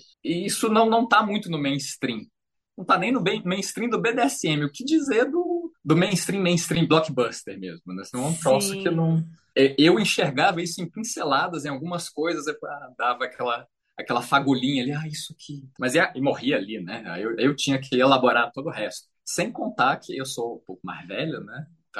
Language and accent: Portuguese; Brasília, Federal District, Brazil; E eu sou de Brasília, 39 anos.